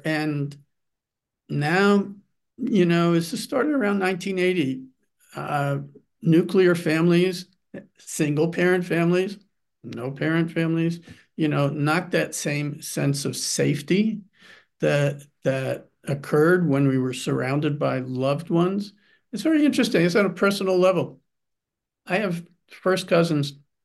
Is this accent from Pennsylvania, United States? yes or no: yes; Allentown, Pennsylvania, United States; when I grew up in Allentown, there was the city of Allentown, and then there's farmland, right?